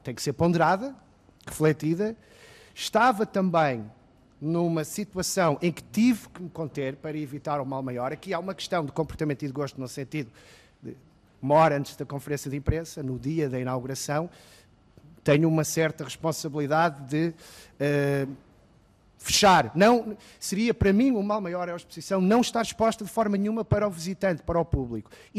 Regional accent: United States; eu venho dos Estados Unidos

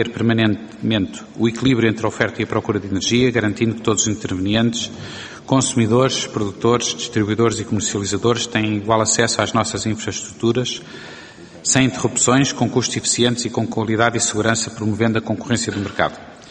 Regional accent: Barcelos, Braga, Portugal; porque eu sou de Barcelos

